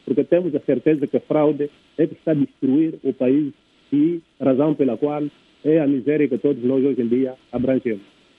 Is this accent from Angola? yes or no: yes; Angola; E nós, somos angolanos, estamos a pedir mesmo que os partidos da oposição formem uma coligação.